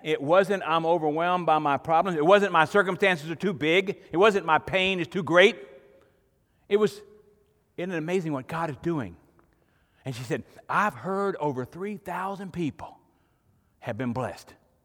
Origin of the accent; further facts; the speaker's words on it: Arkansas, United States; born there; They know I was born in Arkansas, so my philosophy is there was to eat and enjoy life.